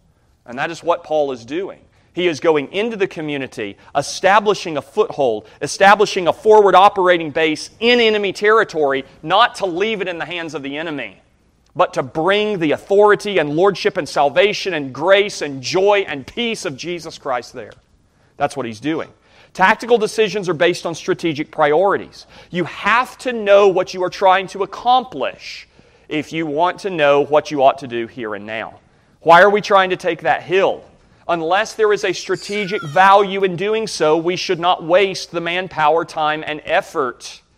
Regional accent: the South, United States; now in Arizona, United States; I'm a Southerner and always will be, even though I live in Arizona.

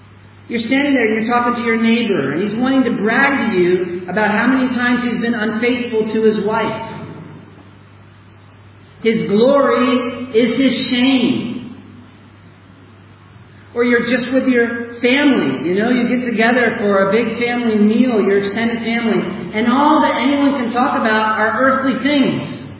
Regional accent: United States; now in South Africa; It's a little like me living here in Africa as an American. I'm a citizen of the United States, and yet I'm living in South Africa.

